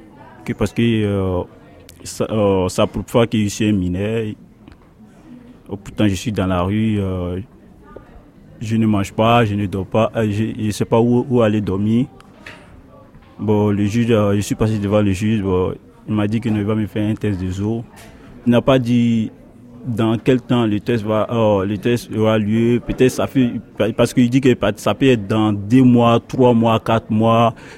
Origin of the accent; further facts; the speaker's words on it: Côte d’Ivoire; now in France; Moi, je viens de la Côte d'Ivoire. Je suis un Ivoirien. Je viens de la Côte d'Ivoire.